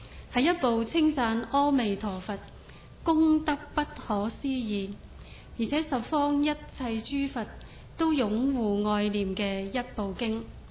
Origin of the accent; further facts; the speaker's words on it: China; 因为我们中国人喜欢简单，